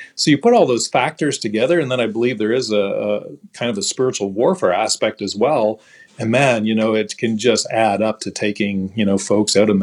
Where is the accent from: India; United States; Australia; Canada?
Canada; born there; You know, I'm Canadian by birth, so I love playing ice hockey.